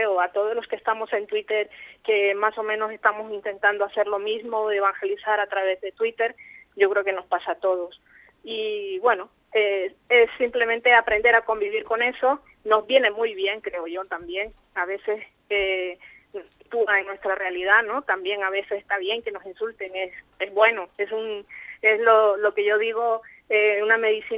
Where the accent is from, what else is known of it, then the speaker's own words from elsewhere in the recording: Nicaragua; me está costando mucho aquí ahora, y eso que yo soy de aquí, lo que pasa es que llevo ya casi más